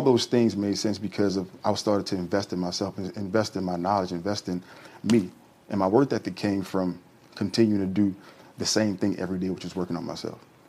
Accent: New Orleans, Louisiana, United States; growing up in New Orleans when I was young and I was in the street

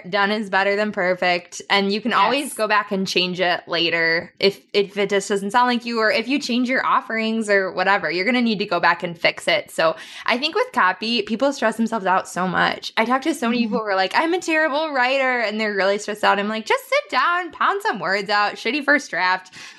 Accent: Wisconsin, United States; And I'm from Wisconsin.

